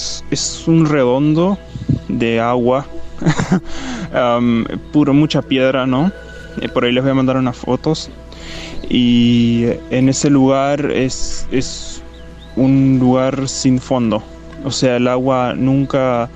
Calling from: Argentina; Yo vivo en Argentina, en la provincia de Entre Ríos, en la ciudad de Libertador San Martín, y es un pueblito chiquito dentro de todo. Es una comunidad más que nada adventista

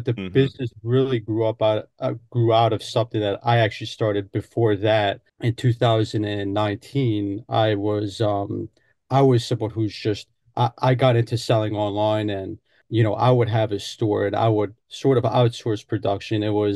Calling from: New Jersey, United States; I'm calling in from New Jersey, right outside New York City.

